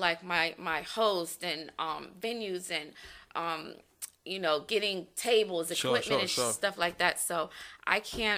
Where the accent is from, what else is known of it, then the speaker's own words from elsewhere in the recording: Woodbridge, Virginia, United States; I'm from Woodbridge. Mm. You know, this is my hood. I moved here when I was like 5 or 6.